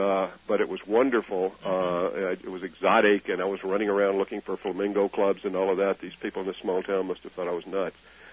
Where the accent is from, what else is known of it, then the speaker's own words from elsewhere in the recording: Lake Village, Arkansas, United States; I grew up in Lake Village, Arkansas, which is a lake, a town on a lake.